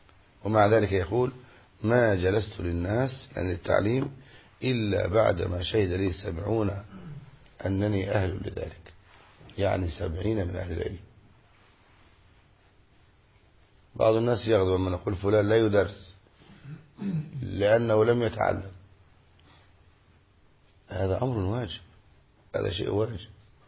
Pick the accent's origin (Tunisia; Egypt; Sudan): Egypt; أنا من مصر